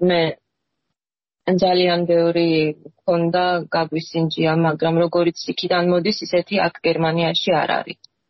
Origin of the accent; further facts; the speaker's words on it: Surami, Shida Kartli, Georgia; moved away; ოდესღაც უკან წავალ, ალბათ ისე სურამში, იმიტომ რომ სადაც ჯერ სადაც დავიბარ და მე კიდე განსაკუთრებით მიყვარს.